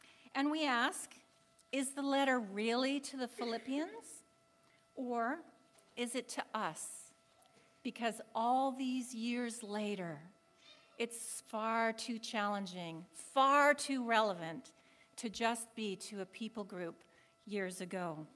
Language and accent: English; Canada; And I'm a Canadian, and so that's meaningful.